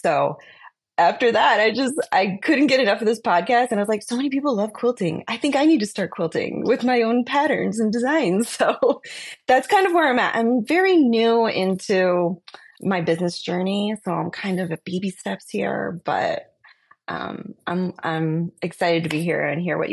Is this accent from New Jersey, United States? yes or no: yes; New Jersey, United States; now in Dayton, United States; yeah, I'm actually in Dayton, Ohio. Although I'm originally from New Jersey, so I don't know.